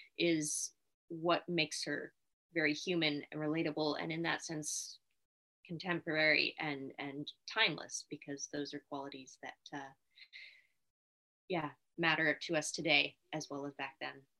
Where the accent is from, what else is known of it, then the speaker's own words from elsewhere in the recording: Canada; also born or lived in London, United Kingdom; I am Canadian, but did go to theater school briefly in London, so had the British accent kind of down